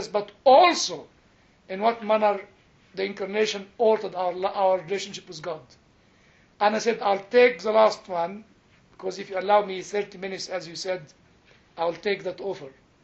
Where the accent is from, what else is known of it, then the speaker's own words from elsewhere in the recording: Egypt; since I come from Egypt, am I a terrorist